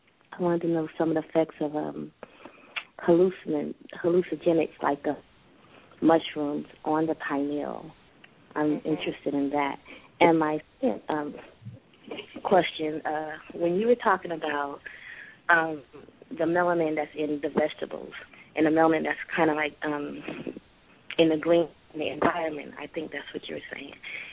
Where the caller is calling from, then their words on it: California, United States; I'm calling from Southern California.